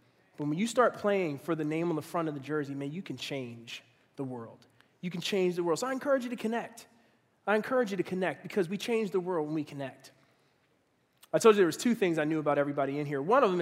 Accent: Philadelphia, Pennsylvania, United States; I'm originally from Philadelphia, so I have to put Rocky on the list.

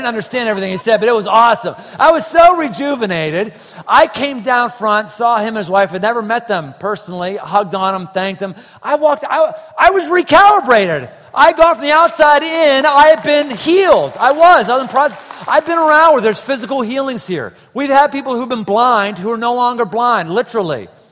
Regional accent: Pittsburgh, Pennsylvania, United States; I had a Pennsylvania driver's license for 30 years. I was born and bred in Pittsburgh, so that's probably, you know, why it is.

